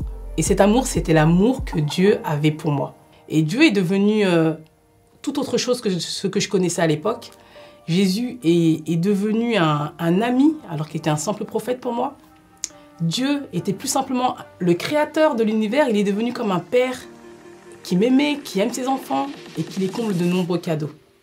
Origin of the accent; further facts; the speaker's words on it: Paris, Île-de-France, France; Je suis française d'origine malienne et j'ai grandi à Paris. Et j'ai grandi dans une famille musulmane.